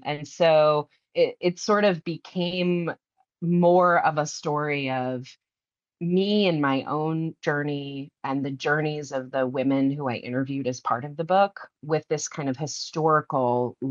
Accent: Iowa, United States; I grew up 1,000 miles away from my tribe. I grew up in Iowa. My tribe is located in North Carolina.

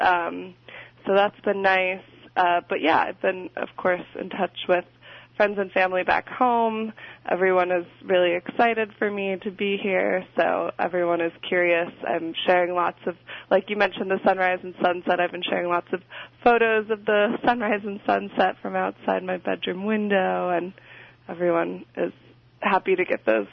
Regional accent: Minnesota, United States; now in New York City, United States; I'm from Minnesota, like I said, originally, and New York City just doesn't have the same winter that Minnesota or Alaska does

